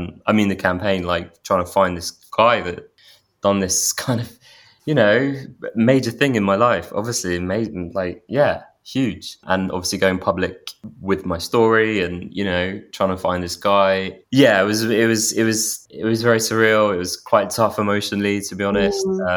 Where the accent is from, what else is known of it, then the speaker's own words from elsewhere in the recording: London, United Kingdom; and I'm 34. I'm from London